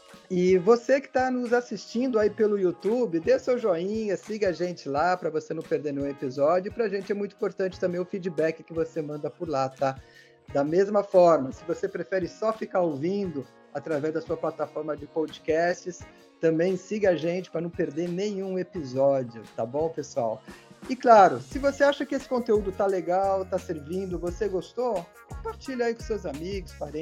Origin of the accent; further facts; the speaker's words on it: Valinhos, São Paulo, Brazil; sou o host do programa e sou de Valinhos